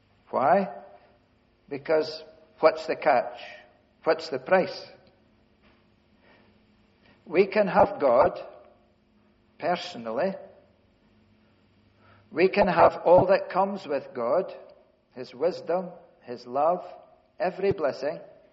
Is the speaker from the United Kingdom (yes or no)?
yes; Scotland, United Kingdom; Well, we're Scottish. We don't hunger and thirst.